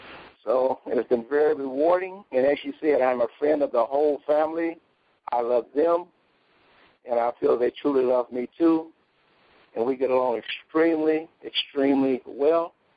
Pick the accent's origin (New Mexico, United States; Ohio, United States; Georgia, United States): Ohio, United States; Dayton; I was born and raised in Dayton, Ohio. As a kid, I grew up in the slums of Dayton, Ohio.